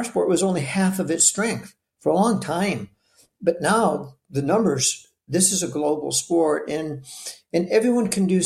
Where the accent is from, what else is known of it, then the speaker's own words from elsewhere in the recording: Newington, Connecticut, United States; now in Boston, United States; later started up after we all moved to Boston and everything. We're from Newington, Connecticut.